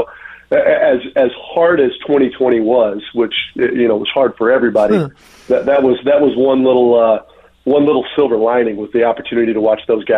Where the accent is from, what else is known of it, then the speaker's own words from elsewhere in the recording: Indiana, United States; as we say where I grew up in Indiana, we're gonna get our comeuppance a little bit with some cool weather in April.